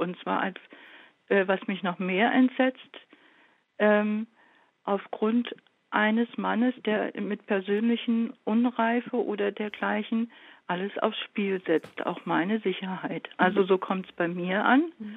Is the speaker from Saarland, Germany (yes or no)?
no; Berlin, Germany; Ich bin in West-Berlin aufgewachsen. Meine Jugend, meine Kindheit, auch mein junges Erwachsenenleben habe ich dort verbracht, vor dem Mauerfall.